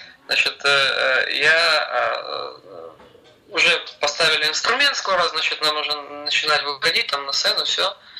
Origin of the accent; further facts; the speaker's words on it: Kharkiv, Kharkiv Oblast, Ukraine; на новых домах провел, детство, вернее, не молодость, а детство